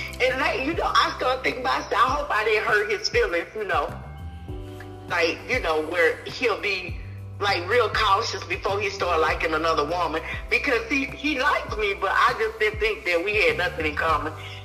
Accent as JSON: {"language": "English", "town": "Chattanooga", "region": "Tennessee", "country": "United States", "tie": "born or raised there", "said": "He live in my hometown, Chattanooga."}